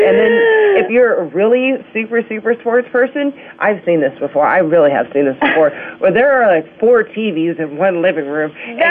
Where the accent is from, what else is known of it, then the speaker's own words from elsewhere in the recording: California, United States; I love San Francisco because I'm from California, so I like the 49ers.